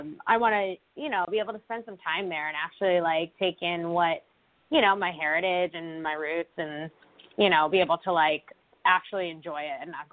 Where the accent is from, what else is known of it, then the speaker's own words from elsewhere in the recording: New York, United States; You know, I grew up on Long Island, but, you know, we were only about 45 minutes to the city.